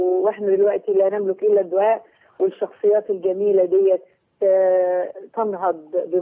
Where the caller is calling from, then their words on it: Kuwait; انا بكلمكم من الكويت وقاعده يعني قدام الحلقه يعني في منتهى السعاده